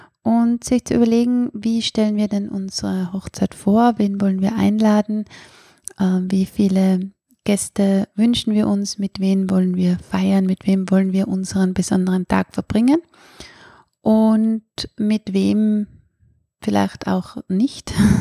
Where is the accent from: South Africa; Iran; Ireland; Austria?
Austria; dass man bei uns in Österreich nicht unbedingt im Standesamt selbst heiraten muss